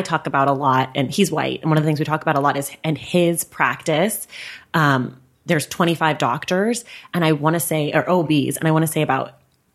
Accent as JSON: {"language": "English", "town": "Oakland", "region": "California", "country": "United States", "said": "I'm from Oakland."}